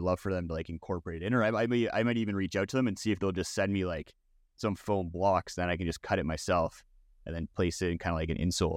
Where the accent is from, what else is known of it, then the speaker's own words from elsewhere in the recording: Canada; And as a Canadian up here in the cold, like the thing that I've found the hardest to keep warm in the wintertime is my feet